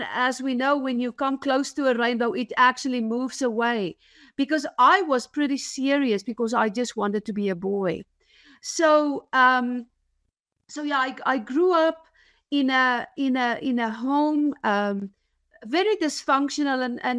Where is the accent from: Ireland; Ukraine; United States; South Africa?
South Africa; But regardless, so I grew up in South Africa.